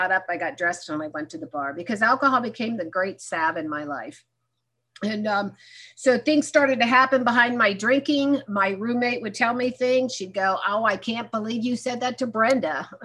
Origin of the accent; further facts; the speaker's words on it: Lancaster, California, United States; So I grew up in Lancaster. Some of you might have driven by there. Please don't stop.